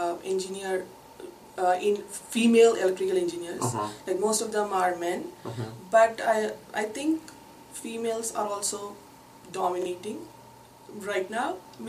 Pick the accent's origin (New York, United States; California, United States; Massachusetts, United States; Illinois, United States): California, United States; Pleasanton; and I'm from Pleasanton.